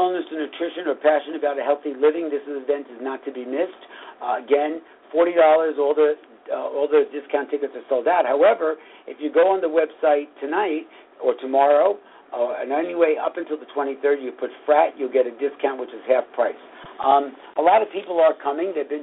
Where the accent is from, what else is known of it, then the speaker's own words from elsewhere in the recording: New York City, New York, United States; born there; I lived in Hell's Kitchen. I was born in Hell's Kitchen. I lived in Hell's Kitchen on 47th and 8th and 9th